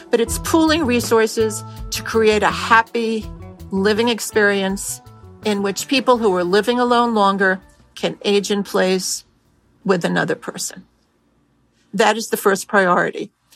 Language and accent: English; New York City, New York, United States; I grew up in the Bronx, middle class neighborhood